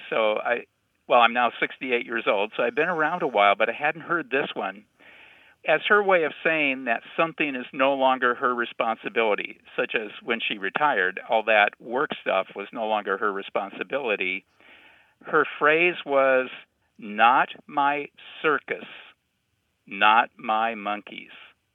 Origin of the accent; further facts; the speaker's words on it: Lexington, Kentucky, United States; from Lexington, Kentucky.